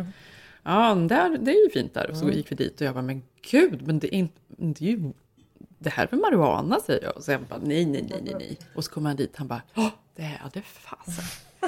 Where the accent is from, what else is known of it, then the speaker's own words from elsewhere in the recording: Sweden; för mig också som svensk